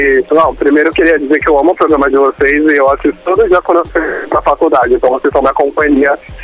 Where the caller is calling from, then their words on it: Guarujá, São Paulo, Brazil; Do Guarujá, São Paulo.